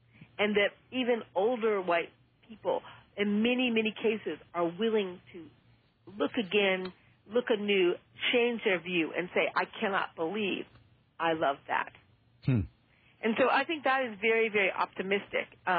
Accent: Detroit, Michigan, United States; I would say I was born in Detroit, Alabama, because the part of Detroit where I feel like I grew up, most of the people were first-generation Alabama immigrants

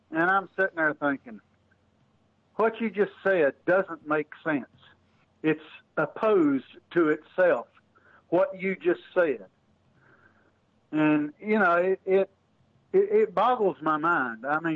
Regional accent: Tennessee, United States; now in Nashville, United States; I was born and raised over in the Appalachian Mountains, over just south of Gate City and just west of North Carolina, Asheville, North Carolina, up in that area of Tennessee.

